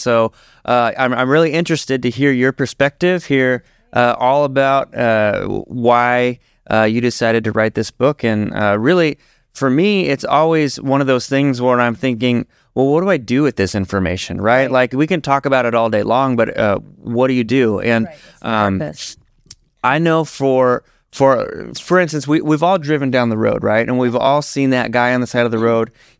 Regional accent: Denver, Colorado, United States; I came from Denver, Colorado, and it's becoming more and more of an issue there as well.

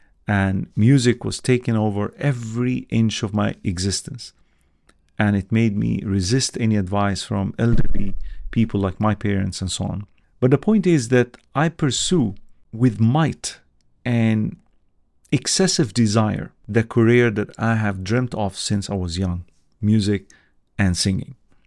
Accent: Alexandria, Alexandria Governorate, Egypt; English is a second language; I was born in Egypt, Alexandria City, and growing up

